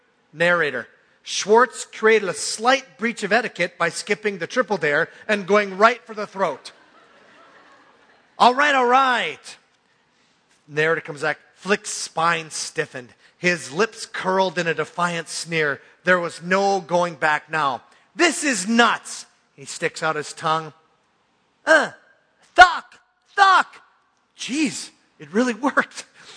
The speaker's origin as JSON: {"language": "English", "region": "Minnesota", "country": "United States", "tie": "born or raised there", "said": "this reminds me of much of my hometown. Really, this is the way it was in northern Minnesota, mining town."}